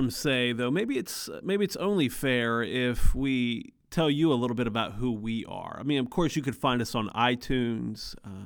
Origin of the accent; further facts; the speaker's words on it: Norfolk, Virginia, United States; I grew up in Norfolk, Virginia.